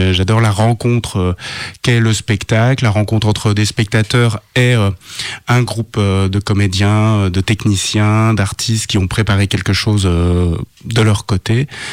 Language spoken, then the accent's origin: French; Auvergne-Rhône-Alpes, France; born there; Je suis né en Haute-Savoie. Il y a de cela un peu plus de 34 ans maintenant. Je suis venu faire des études à Lyon